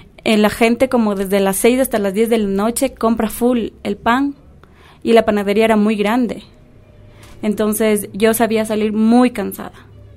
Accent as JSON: {"language": "Spanish", "town": "Cevallos", "region": "Tungurahua", "country": "Ecuador", "said": "Yo vengo de la provincia de Tungurahua, del cantón Ceballos específicamente, uno de los cantones más pequeños del Ecuador, y el cantón más pequeño, obviamente, de la provincia de Tungurahua."}